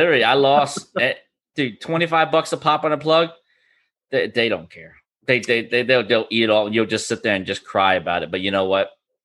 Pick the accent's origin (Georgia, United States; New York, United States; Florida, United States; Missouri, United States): Florida, United States; See in Florida, because I was born and raised up in Fishing, Florida.